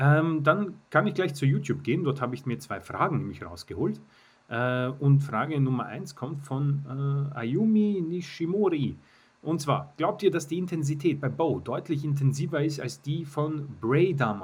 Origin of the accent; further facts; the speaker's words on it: Spain; Nicht so glücklich, dass es in die Verlängerung gehen musste für meine Spanier.